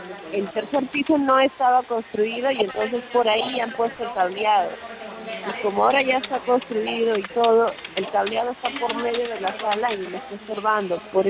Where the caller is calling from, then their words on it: Puente Piedra, Lima, Peru; soy de Puente Piedra.